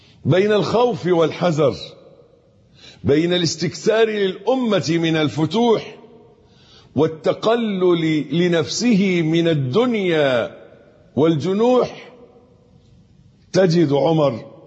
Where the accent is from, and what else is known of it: Egypt